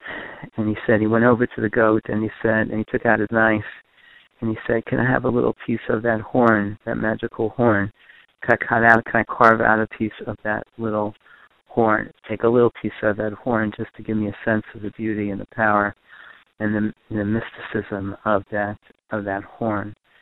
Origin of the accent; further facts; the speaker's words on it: Borough Park, New York, United States; I grew up in Borough Park, and I grew up in a community of Holocaust survivors.